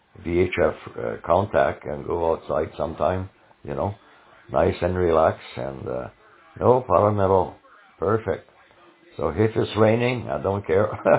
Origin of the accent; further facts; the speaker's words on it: Quebec City, Quebec, Canada; Well, I know I'm from Quebec City